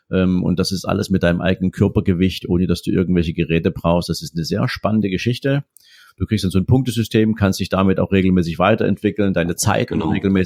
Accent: Dresden, Saxony, Germany; Ich komme aus Dresden, also wohne in der wunderschönen Landeshauptstadt von Sachsen, habe hier ein kleines Häuschen, lebe hier zusammen mit meiner Frau, mit meinem Sohn.

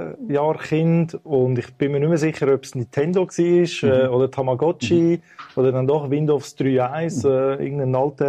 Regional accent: Zürich, Zurich, Switzerland; heim ist in Zürich gewesen. Ich bin in Zürich aufgewachsen

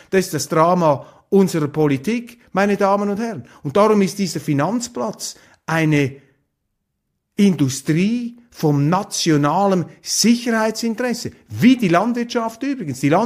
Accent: Switzerland; weil wir als Schweizer es uns nicht leisten können, bei der Schweiz stehen zu bleiben

